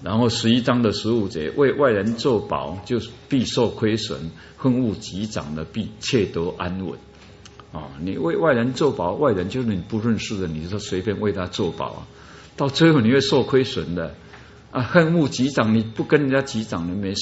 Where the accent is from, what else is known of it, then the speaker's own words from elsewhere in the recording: Taiwan; 我们台湾人是拍拍胸膛讲话，